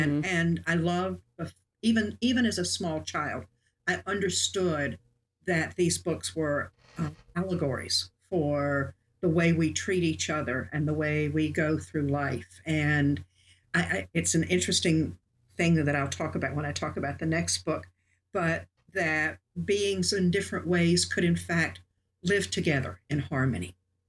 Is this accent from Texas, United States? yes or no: no; Wrightsville Beach, North Carolina, United States; I grew up on Wrightsville Beach, North Carolina, in a house on the ocean. So my life is very connected to water.